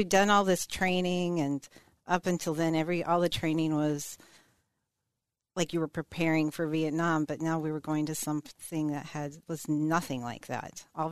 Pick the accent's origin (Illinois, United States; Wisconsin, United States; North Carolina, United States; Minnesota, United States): Minnesota, United States; Biwabik; I am. I'm from Bowabic, Minnesota, up on the Iron Range.